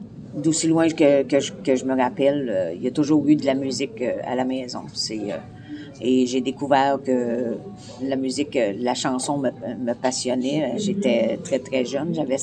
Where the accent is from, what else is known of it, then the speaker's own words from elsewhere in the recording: Ontario, Canada; first language French; moi, je suis franco-ontarienne, bien sûr. Alors, oui. Le français, c'est ma langue première. C'est un petit village qui se situe entre Ottawa et Montréal, à une heure d'Ottawa et à une heure de Montréal.